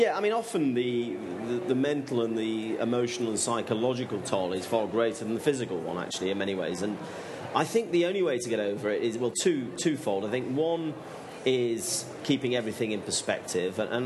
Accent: England, United Kingdom; I said, I'm from England.

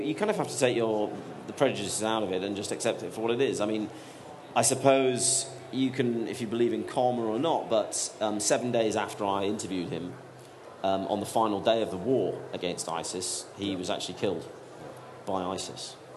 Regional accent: United Kingdom; when they found out that I was from Britain

